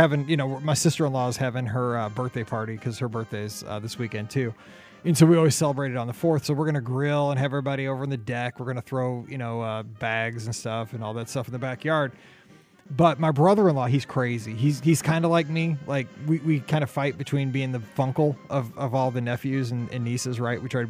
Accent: Missouri, United States; we grew up in St. Louis County, right?

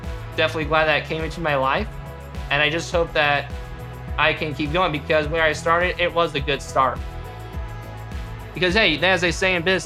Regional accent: Owensburg, Indiana, United States; I'm from Owensburg, Indiana

